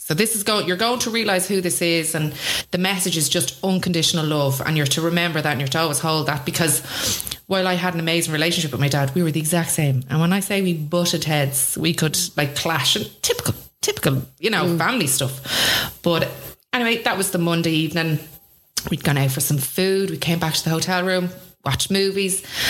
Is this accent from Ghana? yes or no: no; Swords, Leinster, Ireland; I grew up in Swords, so a small little village. And when I grew up in Swords, it was a village. So everybody knew everybody. And my dad ran a bar in Swords for 25 years.